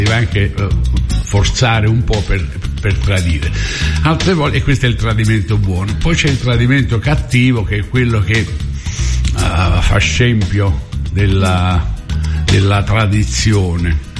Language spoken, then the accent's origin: Italian; Castellammare di Stabia, Campania, Italy; a Castellammare, che è il mio paese d'origine